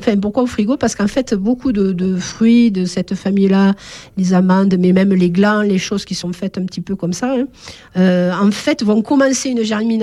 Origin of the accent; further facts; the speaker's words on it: Nîmes, Occitanie, France; born there; je suis née à Nîmes. Donc, à Nîmes, dans le jardin de ma grand-mère, il y avait deux amandiers.